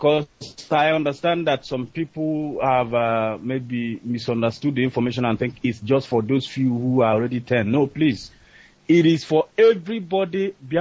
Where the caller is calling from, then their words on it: Malaysia; I'm calling here from Malaysia.